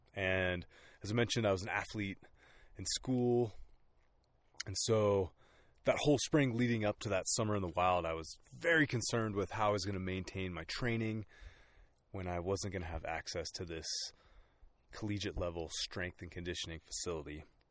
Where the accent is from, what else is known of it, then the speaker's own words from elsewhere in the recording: California, United States; So I am from California, the East Bay. So that'd be east of Oakland. And I grew up there my whole life. We never moved.